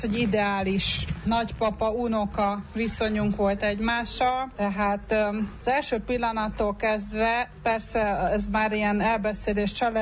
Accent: Bucharest, Romania; also born or lived in Cluj-Napoca; Kolozsváron születtem, Bukarestben éltünk, de állandóan oda jártunk haza, meg ugye Szászrégenbe.

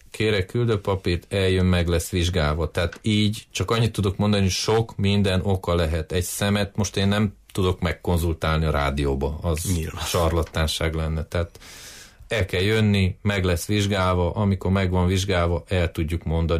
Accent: Sândominic, Harghita, Romania; Én ott nőttem fel, Garados oldalába mászkáltam gyerekkoromba, és nagyon sok időt töltöttem Domokoson, rokonság ott van, Csíkszeredában

